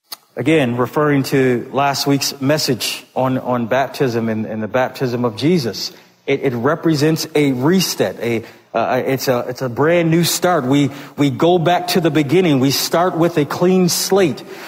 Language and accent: English; Buffalo, New York, United States; now in Ohio, United States; I grew up in Buffalo on Lake Erie. I grew up in Buffalo, home of the Buffalo Bills.